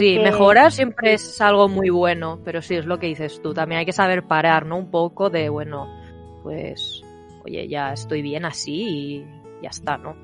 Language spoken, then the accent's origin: Spanish; Spain; como española